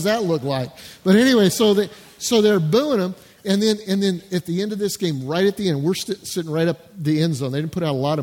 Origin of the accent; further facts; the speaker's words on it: Colorado, United States; South Carolina, I'm from Colorado originally, been in South Carolina, planted a church 23 years ago.